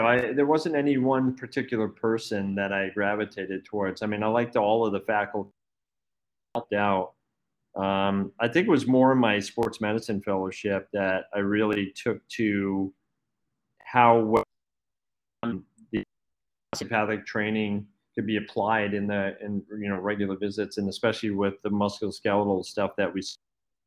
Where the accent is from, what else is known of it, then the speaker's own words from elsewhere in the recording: New England, United States; So yeah, actually growing up in New England, I had never even heard of a DO.